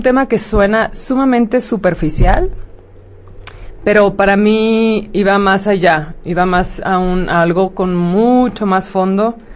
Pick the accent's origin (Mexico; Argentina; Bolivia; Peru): Mexico; Hermosillo, Sonora; Hermosillo, sonorenses.